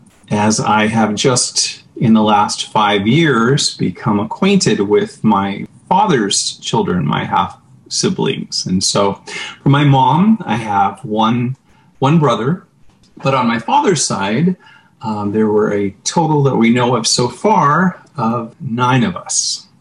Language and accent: English; Roseburg, Oregon, United States; born there; I was born in Roseburg, Oregon, in Southern Oregon. My family, most of my family lived in Newport, but I happened to have been born in Roseburg.